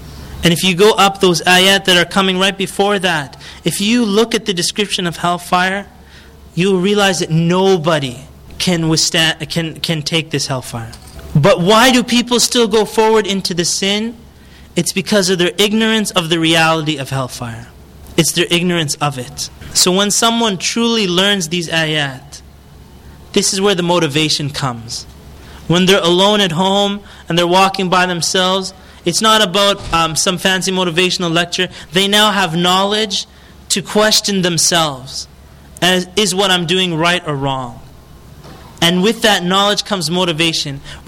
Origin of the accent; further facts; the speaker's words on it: Canada; I'm just talking about even my experience growing up in Canada.